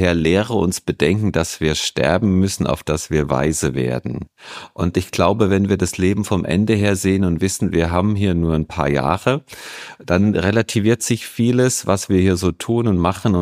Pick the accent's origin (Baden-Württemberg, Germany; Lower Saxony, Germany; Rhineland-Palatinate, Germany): Rhineland-Palatinate, Germany; Ich komme aus der Pfalz und da gibt es ein Sprichwort, das heißt auf Pelzisch, das letzte Hemd hat geht Tasche.